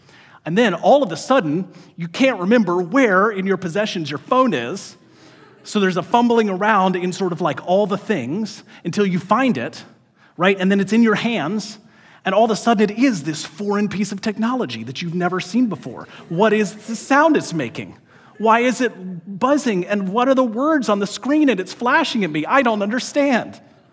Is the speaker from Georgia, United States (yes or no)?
yes; Georgia, United States; now in Portland, United States; I grew up in Georgia. Nobody didn't have air conditioning in Georgia because you would die. It's so hot and muggy there.